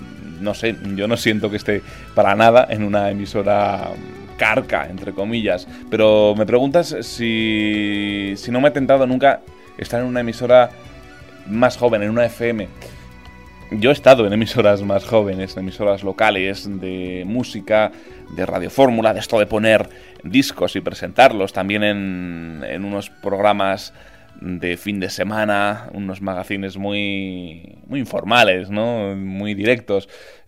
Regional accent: Burgos, Castile and León, Spain; yo soy de Burgos, cuando estaba en Burgos estudiando en el colegio, en el instituto

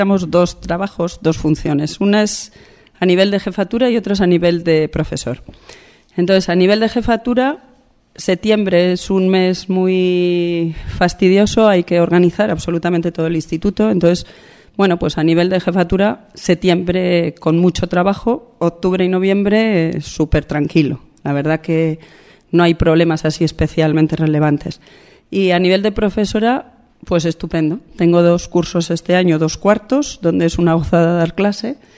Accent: Logroño, La Rioja, Spain; Soy de Logroño, trabajé muchos años fuera de la comunidad de La Rioja y vine hace pues 12 años, estuve 4 años en Calahorra y ahora llevo aquí estos 8.

